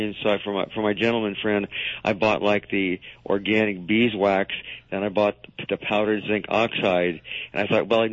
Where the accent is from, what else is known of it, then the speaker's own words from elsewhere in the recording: California, United States; born there; when I was born in California, there was 3 million. Now there's about 40 million.